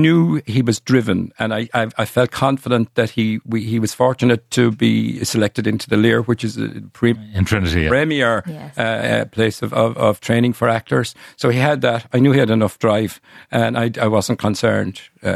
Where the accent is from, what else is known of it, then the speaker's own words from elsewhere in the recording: Munster, Ireland; I grew up in West Clare, and, you know, West Clare is a bastion of traditional Irish music and sport and ga and stuff like that.